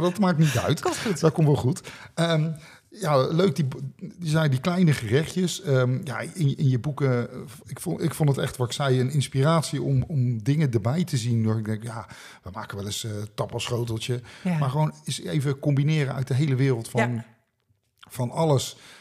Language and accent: Dutch; Netherlands; Ja, kom op, we zijn wel Nederlanders, hè?